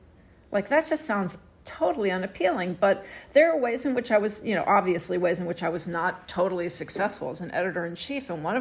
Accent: Houston, Texas, United States; in Houston, Texas, my hometown.

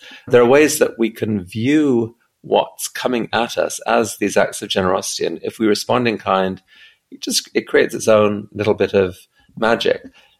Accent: Afghanistan; I grew up in Afghanistan before it all went wrong.

